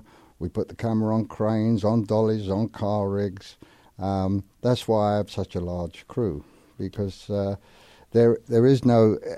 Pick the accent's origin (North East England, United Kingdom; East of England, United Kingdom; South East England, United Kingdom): South East England, United Kingdom; Shepperton; born there; I was born in Shepperton, which is in South London. And the one thing we had there was a big film studios, which was actually the only place of work in our village.